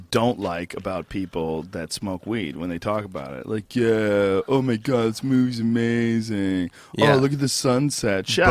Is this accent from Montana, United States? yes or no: no; New Jersey, United States; born there; also born or lived in Boston, United States / New Rochelle, United States; Well, I was born in New Jersey.